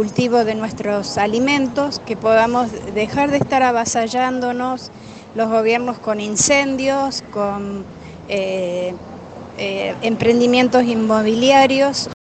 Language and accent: Spanish; San Marcos Sierra, Córdoba, Argentina; Yo soy de San Marcos Sierra, provincia de Córdoba